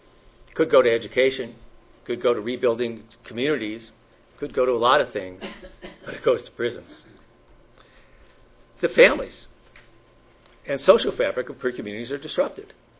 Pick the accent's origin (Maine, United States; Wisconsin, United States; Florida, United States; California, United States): California, United States; You can tell I'm from California.